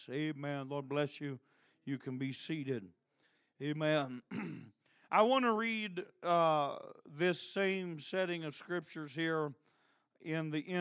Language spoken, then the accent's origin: English; United States; born there; I'm just glad that God saw fit that I was born in America.